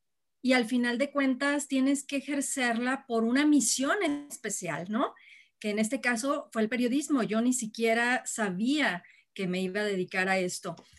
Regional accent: Guadalajara, Jalisco, Mexico; Yo soy de aquí de Guadalajara y todo mi trabajo ha sido aquí en Jalisco.

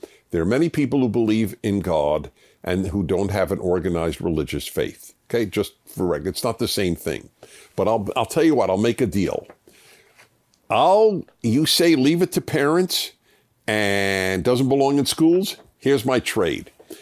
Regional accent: United States; I am an American.

